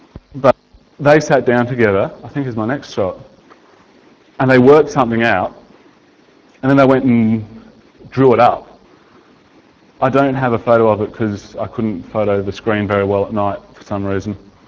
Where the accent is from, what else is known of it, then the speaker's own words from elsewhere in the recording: Australia; I'm from Australia, where if you're feeling a bit nervous about your neighbours, you might bother to lock the door.